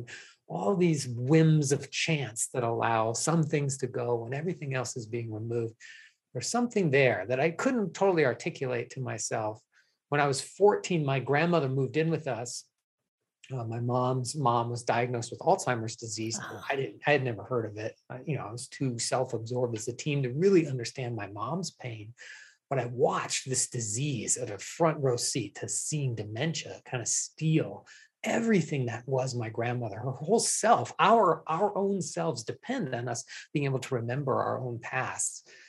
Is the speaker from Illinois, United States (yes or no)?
no; Ohio, United States; now in Idaho, United States; I'm in Idaho now, but I grew up in Ohio. I grew up under the hardwood trees of Ohio, and now I live in the sagebrush deserts of Southwest Idaho.